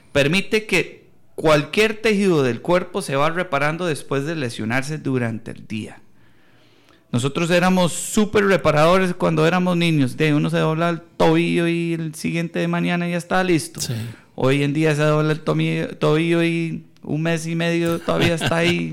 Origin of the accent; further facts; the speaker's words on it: Texas, United States; yo soy de Texas y en la parte de Texas somos muy vaqueros